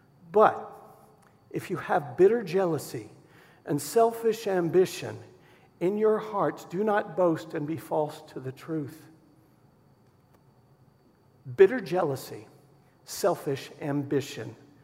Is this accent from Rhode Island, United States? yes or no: yes; Providence, Rhode Island, United States; I'm from Providence, Rhode Island. That's where I was born.